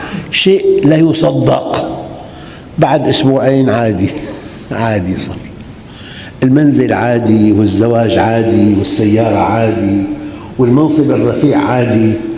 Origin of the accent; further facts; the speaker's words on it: Syria; فنحن عندنا بالشام كلمة جنفيص هي أبشع أنواع الأقمشة